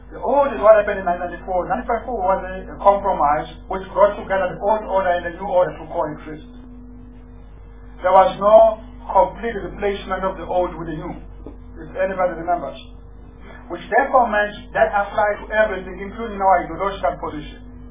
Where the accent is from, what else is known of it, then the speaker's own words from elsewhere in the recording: Nigeria; So sometimes we don't have the courage to take it all the way as a Nigerian.